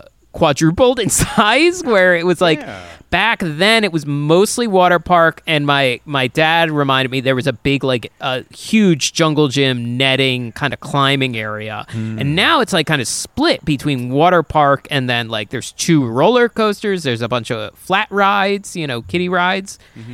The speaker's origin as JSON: {"language": "English", "region": "Pennsylvania", "country": "United States", "tie": "born or raised there", "said": "I grew up in Delaware County, and it's just kind of on the other, just a little north of where I grew up."}